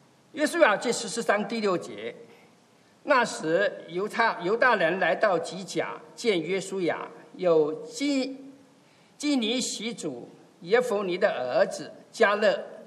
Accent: Taiwan; 以前我是从台湾来啊，以前在台湾的时候，就很多家就会贴门帘啦

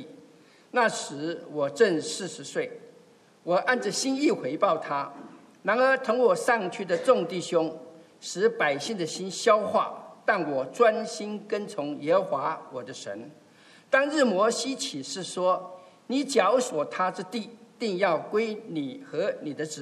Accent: Taiwan; 以前我是从台湾来啊，以前在台湾的时候，就很多家就会贴门帘啦

